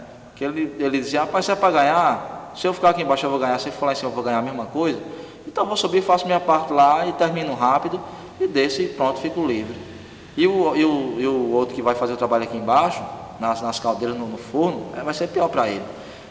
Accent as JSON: {"language": "Portuguese", "region": "Paraíba", "country": "Brazil", "accent": "sertão paraibano", "said": "O sotaque, supor, na Paraíba mesmo você nota a diferença. O sotaque nosso do sertão é um."}